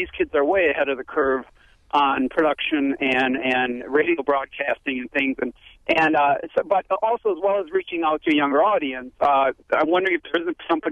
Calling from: Burlington, United States; Hi. Yes, I'm from Burlington. The public high school here has a low-power radio station that's completely staffed by students.

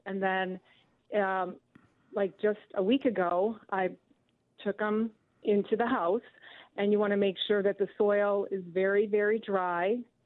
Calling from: Milwaukee, Wisconsin, United States; Hi, I'm calling from Milwaukee.

